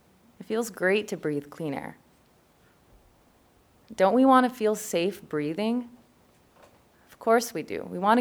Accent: Bismarck, North Dakota, United States; I'm from Bismarck, 1002 North 5th Street, 58501.

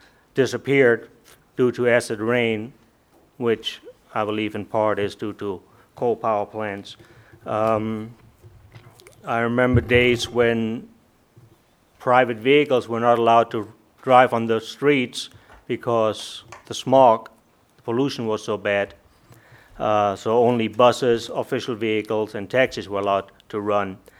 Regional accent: Germany; moved away as an adult; now in North Dakota, United States; I was born and raised in Germany. I came here 24 years ago. Made the United States my home.

